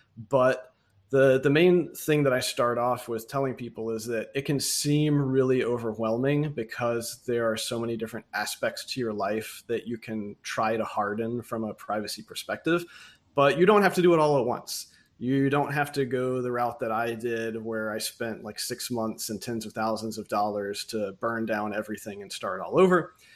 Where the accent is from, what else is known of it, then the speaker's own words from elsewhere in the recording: United States; And obviously, me being an American, I've spent all of my time worrying about what the options are here.